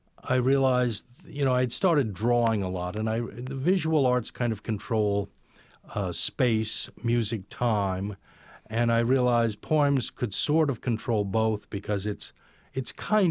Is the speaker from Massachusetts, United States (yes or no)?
no; Beaumont, Texas, United States; also born or lived in New Orleans, United States; Well, I was born in the French Quarter of New Orleans. I was originally raised by my mother and my grandmother. My mother had to run away at a certain point from my grandmother and took me to Beaumont, Texas